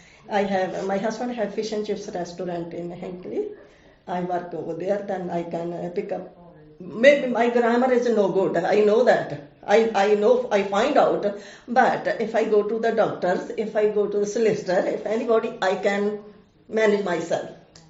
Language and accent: English; India; English is a second language; moved away; that time when we come from India in 1969.